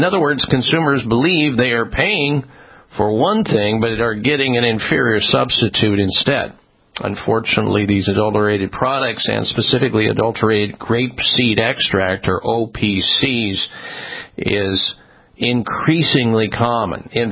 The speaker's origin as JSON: {"language": "English", "region": "Midwest", "country": "United States", "tie": "born or raised there", "said": "Boy, do I remember that place. I grew up in the Midwest. I used to race a car at Cordova Drag Strip, believe it or not."}